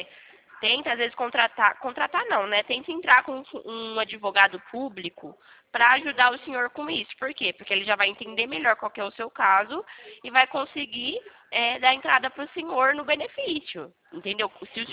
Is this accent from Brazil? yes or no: yes; São Carlos, São Paulo, Brazil; eu sou aqui de São Carlos.